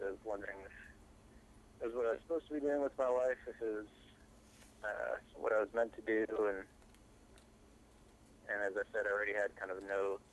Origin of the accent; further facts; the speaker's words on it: Wisconsin, United States; moved away as an adult; I grew up in Wisconsin, and I moved out to Boston with the guys I was playing music with after high school.